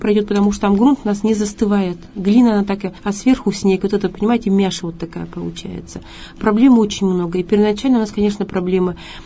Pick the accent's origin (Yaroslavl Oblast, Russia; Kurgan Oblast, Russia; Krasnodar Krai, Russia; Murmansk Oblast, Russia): Kurgan Oblast, Russia; я родом из Курганской области, город Алматово есть такой.